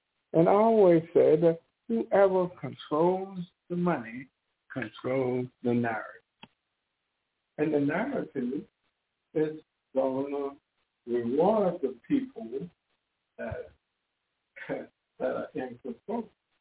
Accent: the South, United States; I grew up in the South, well, a combination of South and the North, but mainly in the South.

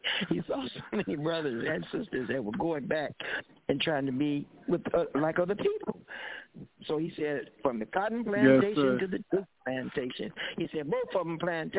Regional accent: United States; He's brought us here as an African-American Muslim from this country, and that's why it's so unique and it's so beautiful.

